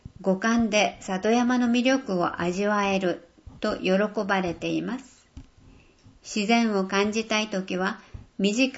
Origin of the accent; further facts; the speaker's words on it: Miyaki, Saga, Japan; みやき町で生まれ育った私にとって、この地区は子供の頃に遊んで慣れ親しんだ特別な場所